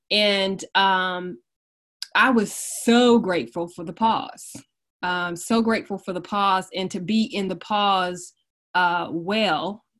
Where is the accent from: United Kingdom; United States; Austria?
United States; Detroit, Michigan; So I am from Detroit. Detroit is home.